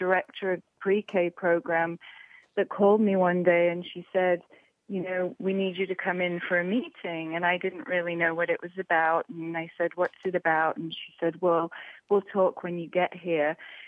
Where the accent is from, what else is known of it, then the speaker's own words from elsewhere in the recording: United Kingdom; accent: English; I mean, I'm sure you can hear that I'm British, so...